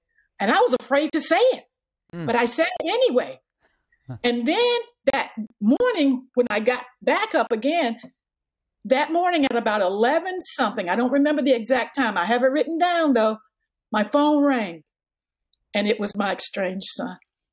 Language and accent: English; the South, United States; And I went through a lot of changes, and I grew up in the South, so I experienced a lot, but I still held on to God.